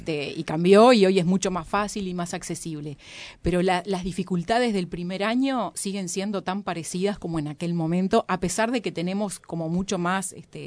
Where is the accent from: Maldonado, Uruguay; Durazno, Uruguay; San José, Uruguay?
San José, Uruguay; now in Montevideo, Uruguay; Yo soy de San José. No soy de Montevideo.